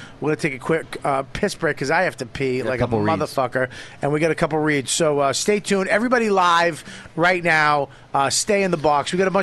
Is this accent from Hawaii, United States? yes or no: no; Boston, Massachusetts, United States; accent: Boston; Comfort. I said come from my Boston accent.